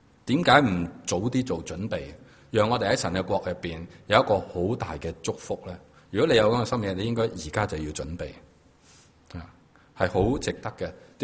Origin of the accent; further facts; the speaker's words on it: China; 我中国人就系将啲遗产留俾下一代